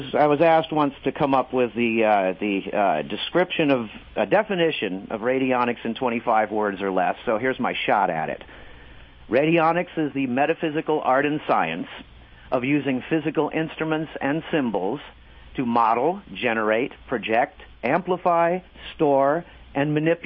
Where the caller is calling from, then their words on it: Oakland, California, United States; Yes, I am. I'm calling from Oakland, where we're trying to dodge the tear gas and the earthquakes.